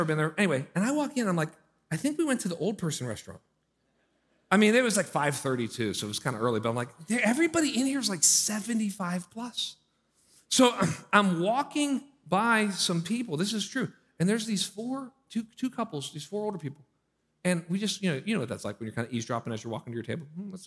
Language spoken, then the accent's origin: English; Pittsburgh, Pennsylvania, United States; I'm from Pittsburgh, so these are like some hot, humid summers down here.